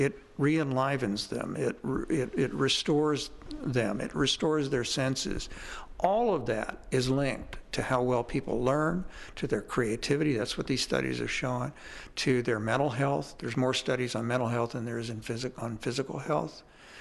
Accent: Kansas City, Missouri, United States; I have a little personal history in the Ozark region because I grew up in Kansas City and my parents would come down to Bull Shoals and Table Rock

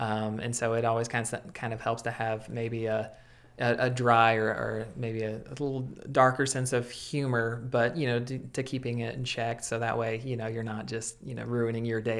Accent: Arkansas, United States; I was thinking, because, you know, I'm from Arkansas, you know, I've been raised here, so I wanted to name my comic strip The Natural State.

